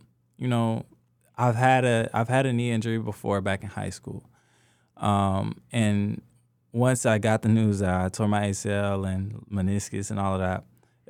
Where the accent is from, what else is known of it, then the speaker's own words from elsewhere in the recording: Mobile, Alabama, United States; You may be from wherever. I'm from Mobile, Alabama.